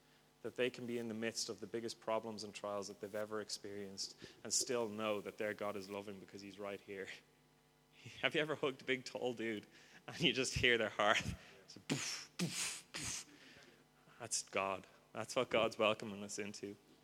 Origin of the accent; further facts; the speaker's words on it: Ireland; See, I come from Ireland where Christians kill each other.